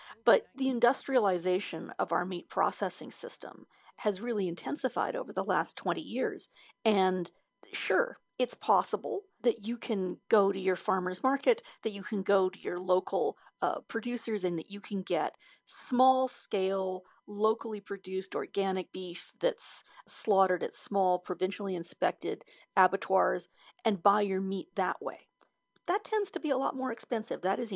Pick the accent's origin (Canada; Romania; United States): Canada; Edmonton, Alberta; when I was a kid growing up in Edmonton